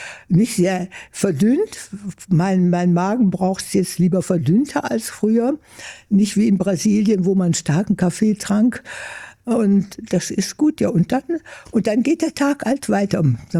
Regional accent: Germany; moved away as an adult; now in Brazil; Ja, das war nach dem Krieg. Ich wollte aus dem eigentlich kaputten Deutschland, aber auch aus der Familie mal raus.

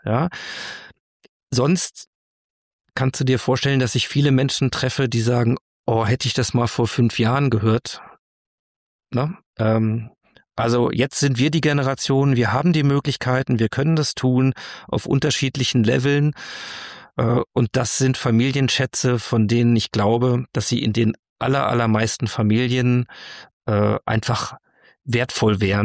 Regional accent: Hanover, Lower Saxony, Germany; als Norddeutscher bist du ja, also als Hannoveraner bin ich ja, habe ich ja einen Gendefekt und eine Dialektschwäche, ja.

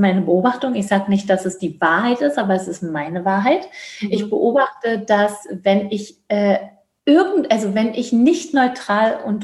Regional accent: East Germany, Germany; Ich komme ja aus dem Osten.

